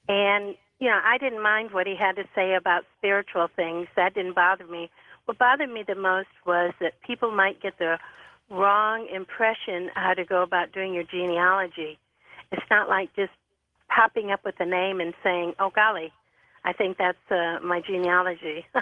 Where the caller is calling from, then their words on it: Wichita, Kansas, United States; Uh-huh. Wichita.